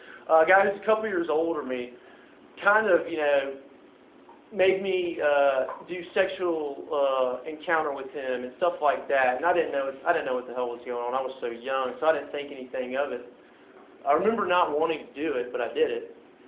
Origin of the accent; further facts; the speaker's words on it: Memphis, Tennessee, United States; moved away as an adult; now in Atlanta, United States; I'm 22 years old. I was born in Memphis, Tennessee, and lived there my entire life. I've only been here in Atlanta for a little over 2 years.